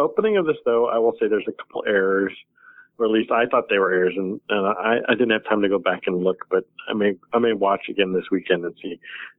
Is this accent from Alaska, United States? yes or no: yes; Alaska, United States; I think we all had a very kind of different growing up in the Cold War, as it were, in Alaska.